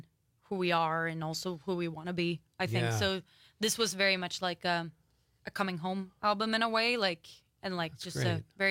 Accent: Sweden; English is a second language; I'm from Sweden originally.

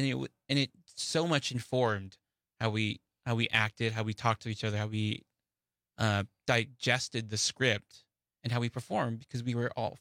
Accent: Manitowoc, Wisconsin, United States; also born or lived in Kenosha; now in Milwaukee, United States; Yeah, so I moved to Milwaukee from Kenosha, originally born and raised in Manitowoc, Wisconsin, a bit more up north.

